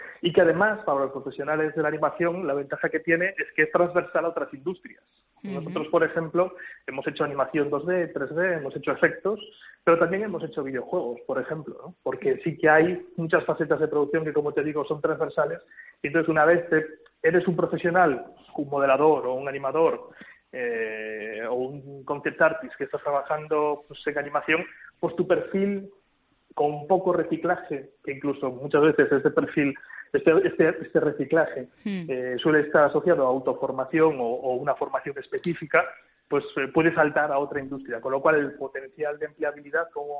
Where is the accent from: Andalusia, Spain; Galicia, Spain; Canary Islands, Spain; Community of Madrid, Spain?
Galicia, Spain; also born or lived in Barcelona; hemos estado varios años trabajando en Galicia, ¿no? Parte del equipo pues somos de origen gallego, y ahora pues estamos en Navarra